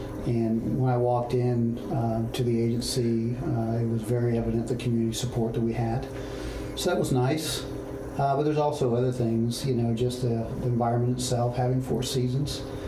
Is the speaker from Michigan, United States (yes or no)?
no; Florida, United States; Yeah, so I grew up mainly in Florida, spent the majority of my adult life there